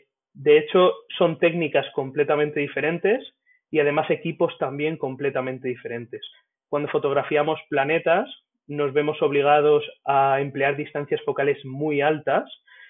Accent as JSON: {"language": "Spanish", "town": "Elda", "region": "Valencian Community", "country": "Spain", "said": "soy de Elda, un pueblecito de la provincia de Alicante"}